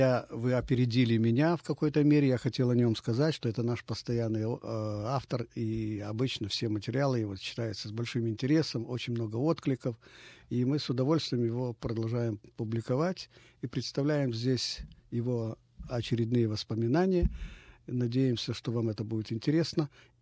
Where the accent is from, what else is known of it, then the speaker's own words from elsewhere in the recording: Odesa, Odesa Oblast, Ukraine; now in Australia; Да, я сразу из Одессы в Австралию приехал.